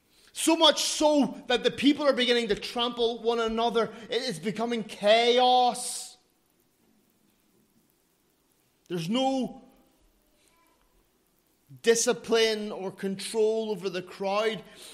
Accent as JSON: {"language": "English", "region": "Northern Ireland", "country": "United Kingdom", "said": "I come from Ireland, from Northern Ireland, if you want to be politically correct. I say Ireland these days."}